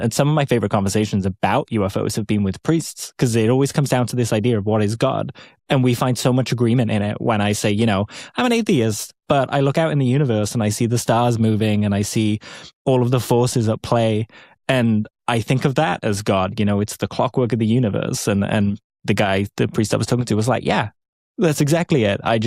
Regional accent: Wales, United Kingdom; moved away as an adult; now in United States; even as a British person that's now living in America, I left because of the monarchy.

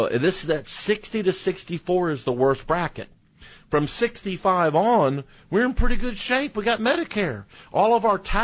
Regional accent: Atlanta, Georgia, United States; Yeah, she's from my hometown here in Atlanta.

